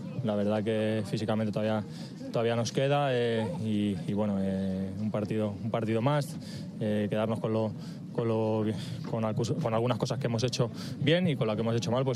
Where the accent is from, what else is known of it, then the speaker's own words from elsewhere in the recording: Leganés, Community of Madrid, Spain; moved away; creo que fue hace ya 10 años o 11 años que me fui de Leganés y el club ha cambiado muchísimo